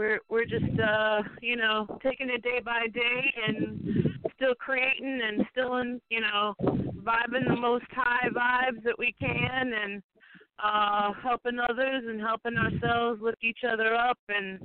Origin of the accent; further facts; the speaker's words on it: Detroit, Michigan, United States; I'm from Detroit, and so is